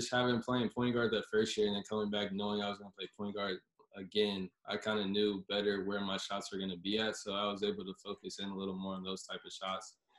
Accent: Charlotte, North Carolina, United States; kind of growing up in Charlotte, in AC country, it's always kind of a dream of mine to play in the ACC.

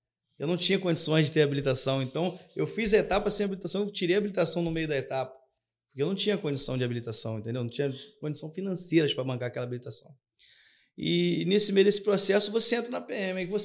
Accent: São Gonçalo, Rio de Janeiro, Brazil; Isso no Rio de Janeiro, São Gonçalo.

